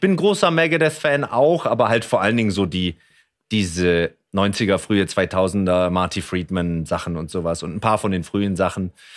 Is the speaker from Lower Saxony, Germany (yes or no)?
yes; Rotenburg an der Wümme, Lower Saxony, Germany; ich bin ja jetzt wieder in Norddeutschland ansässig sozusagen und ich bin in Rothenburg an der Wümme bin ich geboren. Das ist ein kleines Städtchen, so auf halber Strecke zwischen Bremen und Hamburg und bin auch hier auf dem Lande sozusagen aufgewachsen oder zumindest habe ich hier gewohnt.